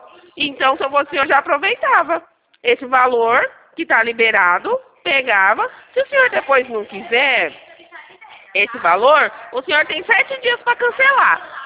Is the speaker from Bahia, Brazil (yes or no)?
no; São Paulo, Brazil; eu sou paulista